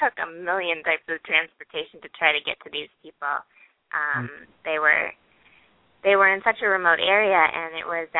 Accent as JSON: {"language": "English", "region": "Michigan", "country": "United States", "said": "And I'm from Michigan, so we were trying to describe, you know, the lakes and everything to them."}